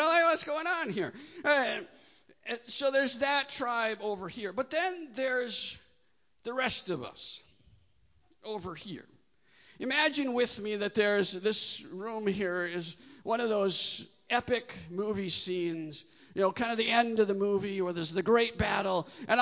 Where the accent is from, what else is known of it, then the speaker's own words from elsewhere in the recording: Midwest, United States; Now, I know you see a short, bald, Sri Lankan-looking guy up here. But I'm actually from the Midwest, okay?